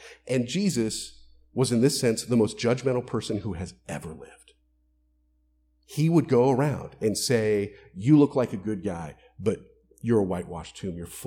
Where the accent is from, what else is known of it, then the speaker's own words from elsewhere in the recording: Florida, United States; I grew up in Florida. It's just grass and alligators.